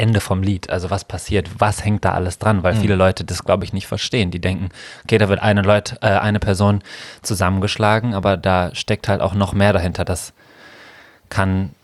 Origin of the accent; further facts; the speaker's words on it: Essen, North Rhine-Westphalia, Germany; ich bin in Essen aufgewachsen, ne? Ja. Also das ist jetzt auch nicht gerade das harmloseste Pflaster, würde ich mal behaupten